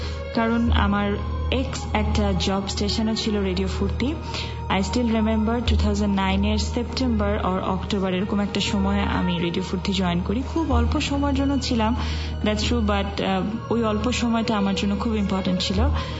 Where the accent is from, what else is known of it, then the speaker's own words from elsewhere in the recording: Jessore, Khulna Division, Bangladesh; আমি যেহেতু যশোরের মেয়ে, তো ওদিককার গল্প শুনলে আমার সেগুলোর প্রতি ইন্টারেস্ট একটু বেশি জাগে।